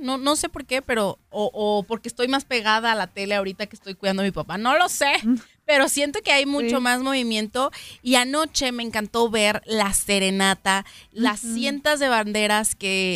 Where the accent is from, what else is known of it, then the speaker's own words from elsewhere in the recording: Guadalajara, Jalisco, Mexico; nosotros que somos de Guadalajara sabemos de antemano que cuando se acerca un clásico tapatío, parece que Guadalajara se divide en dos.